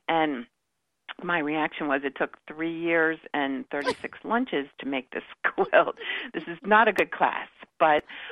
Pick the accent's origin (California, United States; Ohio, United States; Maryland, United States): Maryland, United States; Baltimore; I was born in Baltimore. I grew up in Baltimore. I've lived in Baltimore all my life.